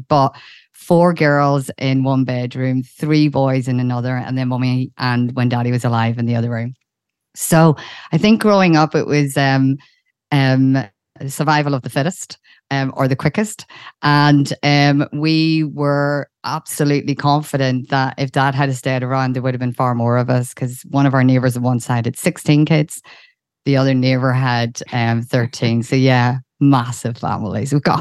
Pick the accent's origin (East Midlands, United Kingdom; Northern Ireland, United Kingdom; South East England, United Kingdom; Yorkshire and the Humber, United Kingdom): Yorkshire and the Humber, United Kingdom; I'm from East Yorkshire, 52 years of age.